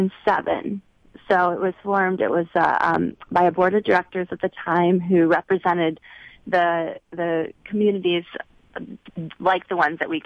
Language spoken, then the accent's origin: English; Michigan, United States; I did. I was raised in Michigan, and my dad was a dairy farmer.